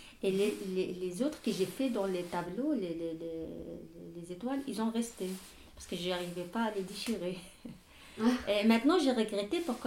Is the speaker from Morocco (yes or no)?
yes; Tangier, Tanger-Tetouan-Al Hoceima, Morocco; French is a second language; now in France; comme moi je viens de pays méditerranéen, de Tanger, et ma maison était toujours remplie de gens vivantes et tout